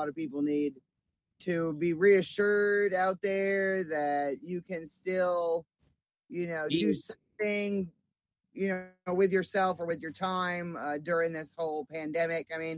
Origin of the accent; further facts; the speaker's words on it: Houlton, Maine, United States; I'm from Holton, Maine on the Canadian border.